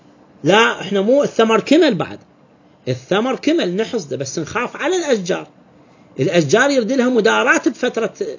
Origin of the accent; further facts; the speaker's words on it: Iraq; فد مصطلح عندنا بالعراق، بالفرات الأوسط